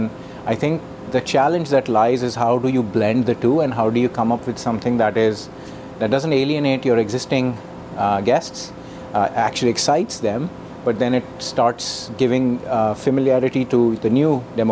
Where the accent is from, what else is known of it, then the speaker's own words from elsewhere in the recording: India; I'm from India, and there's a big, big population of vegetarian folks there